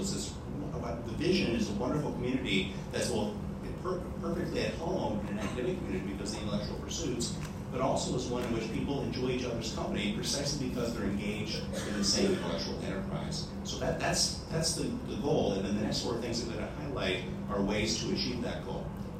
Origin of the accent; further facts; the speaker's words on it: United States; I grew up in the United States, we seem to be doing self-government pretty well